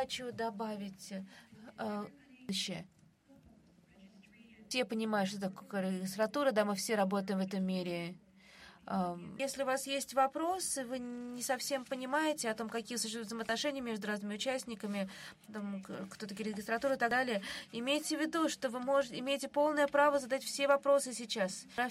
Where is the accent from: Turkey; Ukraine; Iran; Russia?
Iran; я из Ирана